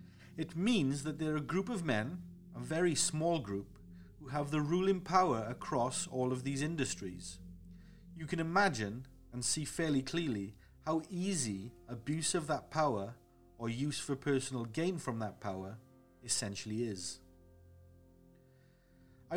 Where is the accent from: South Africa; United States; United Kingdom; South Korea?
United Kingdom; In the United Kingdom, I'm British, so I wanted to touch on the UK's media structure here too.